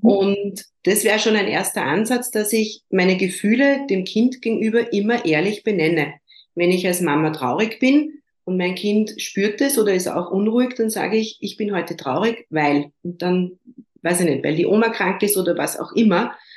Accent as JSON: {"language": "German", "country": "Austria", "said": "ich komme aus Österreich"}